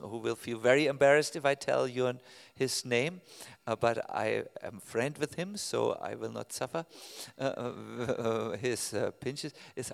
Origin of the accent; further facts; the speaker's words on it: Germany; born there; English is a second language; I was born in Germany. What can I do? It's in the genetic codex, you know.